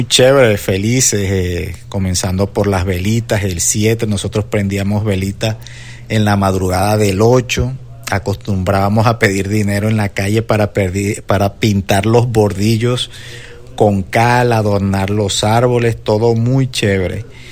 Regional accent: Riohacha, La Guajira, Colombia; born there; now in Valledupar, Colombia; Mi familia y yo tenemos una particularidad y es que somos nacidos en La Guajira, pero hace más de 28 años vivimos aquí en Valledupar.

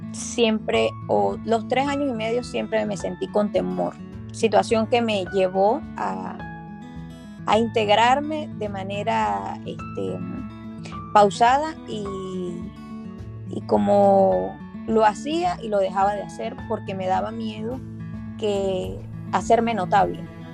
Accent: Andes, Venezuela; now in Colombia; la cultura del cucuteño es muy parecida a la de los Andes venezolanos, que es de donde yo soy, entonces eso me hacía sentir un poco en casa.

